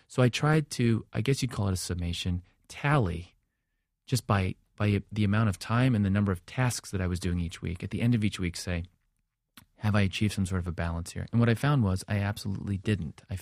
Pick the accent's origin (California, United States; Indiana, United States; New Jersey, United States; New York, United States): New Jersey, United States; just coming from the Jersey Shore. I grew up in New Jersey.